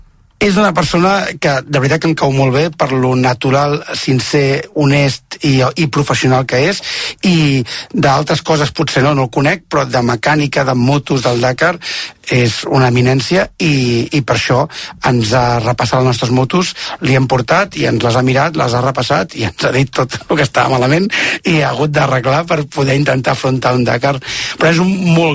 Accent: Talavera, Catalonia, Spain; el poble petit, que és el municipi de Talavera, té més poblacions, que això a les ciutats no es passa, però als pobles petits sí, i en tot el municipi deuen ser 200 i alguna cosa. I clar, jo m'he criat al

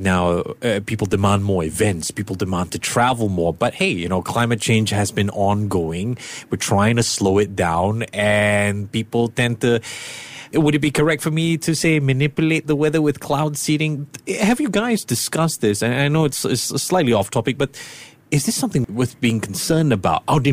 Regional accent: Singapore; I'm very proud of as a Singaporean

